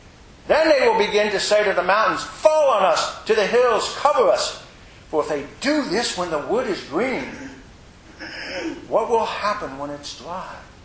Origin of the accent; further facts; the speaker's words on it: Indiana, United States; the news from my home state of Indiana